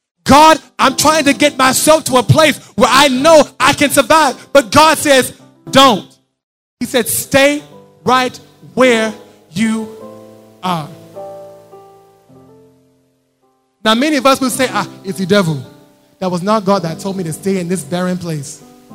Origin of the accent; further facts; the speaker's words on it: United States; now in Ibadan, Nigeria; We came to Ibadan last year during a fuel scarcity. I'm an American. I'd never seen a scarcity of fuel before.